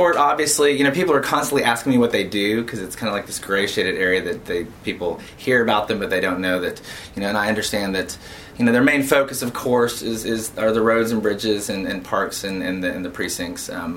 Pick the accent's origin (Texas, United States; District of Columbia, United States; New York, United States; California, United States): Texas, United States; Dallas; also born or lived in Baton Rouge; now in Houston, United States; So I started in Baton Rouge. As soon as I graduated from LSU, I came to Houston. I grew up in Dallas, so I wound up back in Texas